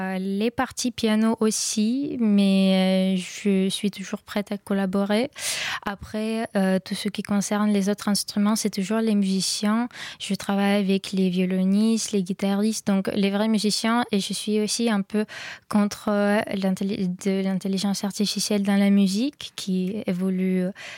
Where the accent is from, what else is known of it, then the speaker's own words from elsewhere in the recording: Kharkiv, Kharkiv Oblast, Ukraine; French is a second language; moved away as an adult; Alors, je viens de Kharkiv, donc c'est vraiment très à l'est. C'est de 30 km de la frontière avec la Russie